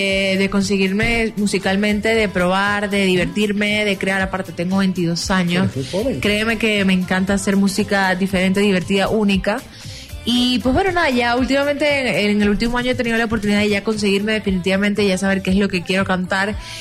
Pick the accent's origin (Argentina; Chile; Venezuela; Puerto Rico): Venezuela; now in Mexico; por lo menos yo que soy venezolana, México es un país hermano.